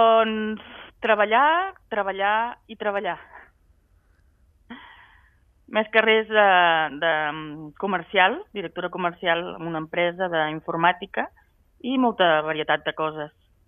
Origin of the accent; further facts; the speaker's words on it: Sabadell, Catalonia, Spain; now in Luanda, Angola; Porto ja 5 anys vivint a Angola, a la ciutat de Luanda.